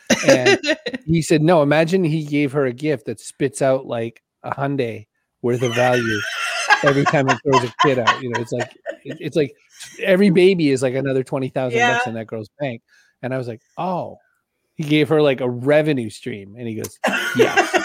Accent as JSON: {"language": "English", "region": "Maine", "country": "United States", "tie": "born there", "said": "But I was born in Maine, right? So Maine potatoes were the only potatoes."}